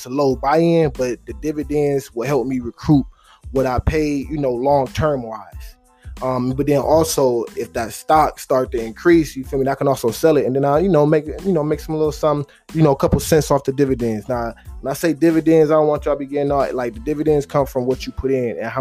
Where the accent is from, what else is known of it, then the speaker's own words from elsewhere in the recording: Detroit, Michigan, United States; I know some of everybody that didn't work for Ford or drive Ford, you feel me, growing up in Detroit.